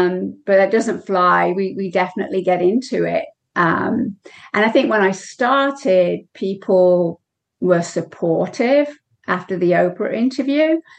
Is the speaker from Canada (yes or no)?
no; United Kingdom; moved away as an adult; now in United States; they're part of our culture, being British. I didn't move to the States until I was 32, so I was well indoctrinated into the culture.